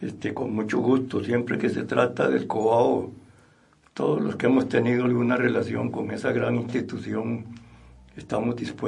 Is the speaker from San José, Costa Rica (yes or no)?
no; Las Juntas de Abangares, Guanacaste, Costa Rica; yo soy oriundo de las Juntas de Avangares en Guanacaste. Allá nací en 1938, allá me crié, hice la primaria y soy hijo de... Mi madre era de la zona sur de Nicoya, así es que yo espero... Ya voy por 85